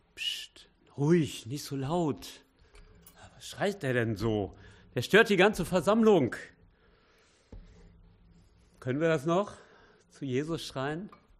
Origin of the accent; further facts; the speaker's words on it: Wittenbüren, North Rhine-Westphalia, Germany; Und wir kommen aus Wittenbüren. Das liegt ja so am nördlichsten Zipfel von Nordrhein-Westfalen. Und ja, wir haben da auch eine Gemeinde.